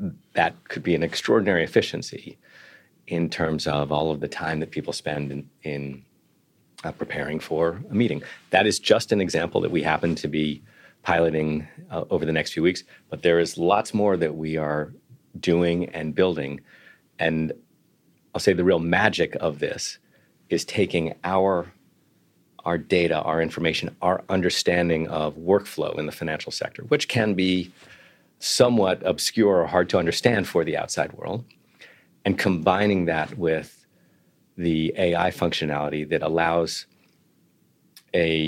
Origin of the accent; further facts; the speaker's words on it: United States; I'm American. I grew up in the US.